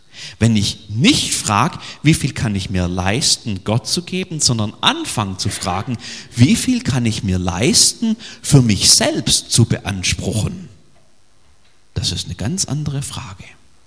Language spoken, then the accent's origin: German; Germany; Und als Deutsche reden wir immer nicht gern über Geld und das ist eigentlich blöd